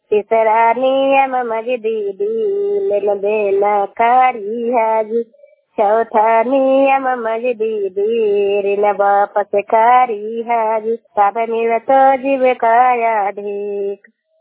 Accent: Korari, Bihar, India; और मेरा गांव है कोरारी और मैं हरनौत प्रखंड से बोल रही हूँ, जिला नालंदा से।

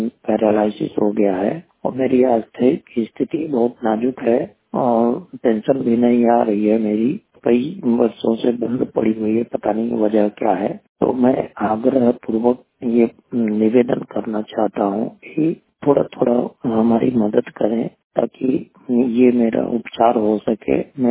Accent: Deoria, Uttar Pradesh, India; जिला देवरिया, ग्राम महारानीगंज, थाना रुद्रपुर का रहने वाला हूँ। इस समय मैं देवरिया में रहा हूँ। जन्म स्थान मेरा महाराजगंज गाँव है

